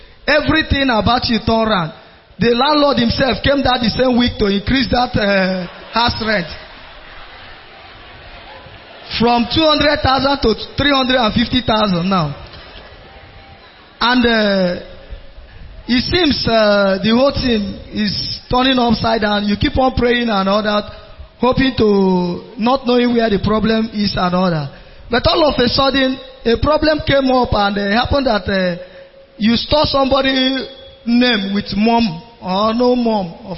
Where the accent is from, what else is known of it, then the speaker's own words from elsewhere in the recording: Imo, Nigeria; I am from Imo State.